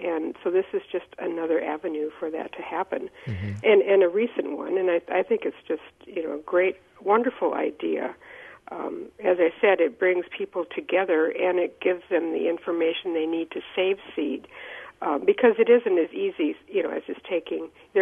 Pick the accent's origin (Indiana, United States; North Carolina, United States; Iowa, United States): Iowa, United States; Well, when I was growing up in Northeast Iowa, one of my favorite childhood memories was visiting my grandparents.